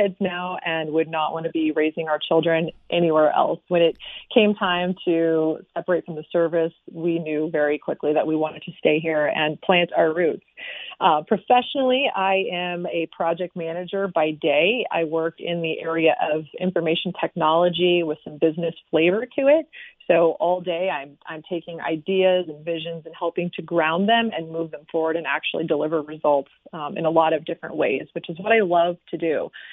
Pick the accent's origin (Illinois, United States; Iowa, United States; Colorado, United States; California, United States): Illinois, United States; now in Tucson, United States; I grew up in Illinois, in not Chicago, part of Illinois, but in the cornfields area by the Mississippi River.